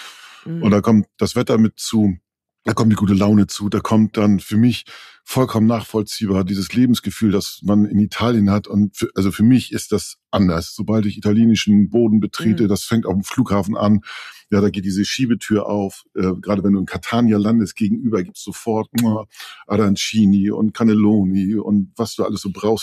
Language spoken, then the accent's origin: German; Northern Germany, Germany